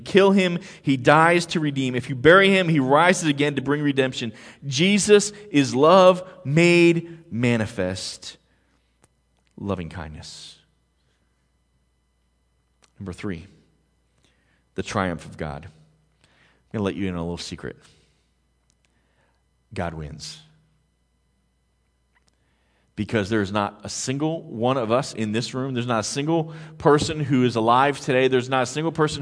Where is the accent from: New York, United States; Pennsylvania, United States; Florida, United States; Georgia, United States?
Pennsylvania, United States; I grew up in Pennsylvania. I grew up about an hour outside of Philadelphia, and so I'm a huge Philadelphia sports fan.